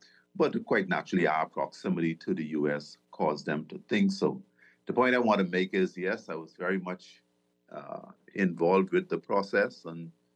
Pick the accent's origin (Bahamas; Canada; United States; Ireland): Bahamas; Inagua; Okay, I came from Inagua in 63, which 4 years before majority rule.